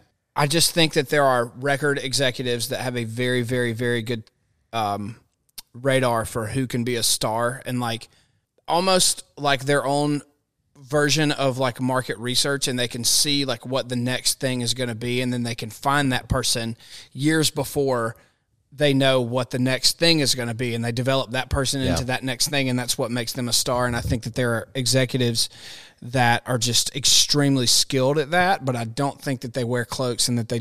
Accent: Mississippi, United States; I'm from Mississippi, and he's from there too.

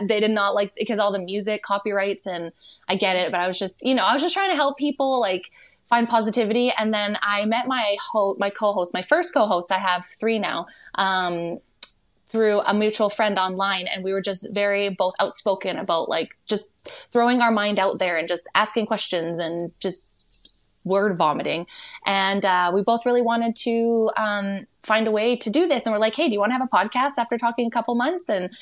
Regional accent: British Columbia, Canada; I'm from a province called British Columbia. I live in the Okanagan Valley. So that's kind of like the California of Canada is what usually people refer it to. It's kind of like a wine country, cannabis country, all lakes and mountains and trees and nature.

